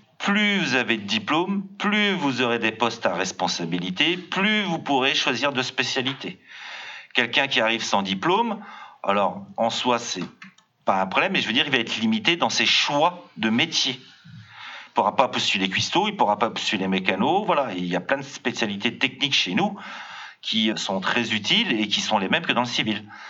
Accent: Grand Est, France; Oui, moi je suis de la Lorraine.

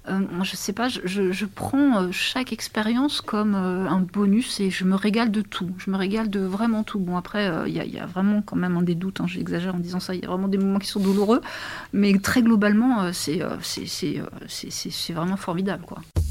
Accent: Crépy-en-Valois, Hauts-de-France, France; born there; Je suis née à Crépy, ma famille, une partie de ma famille vit à Crépy, j'ai des amis à Crépy, donc oui, bien sûr, je suis encore dans l'Oise.

